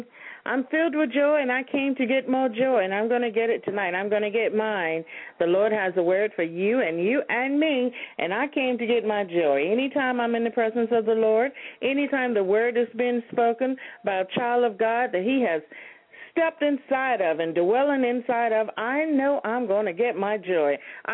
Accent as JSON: {"language": "English", "town": "San Antonio", "region": "Texas", "country": "United States", "said": "I come here from San Antonio, Texas, to say thank you, Jesus"}